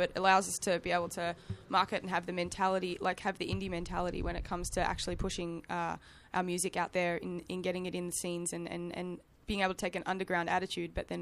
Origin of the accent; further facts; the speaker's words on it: Australia; also born or lived in United Kingdom; I'm actually British born, even though I was raised in Australia.